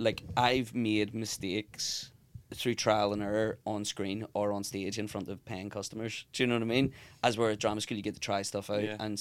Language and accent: English; Belfast, Northern Ireland, United Kingdom; No, I grew up in West Belfast.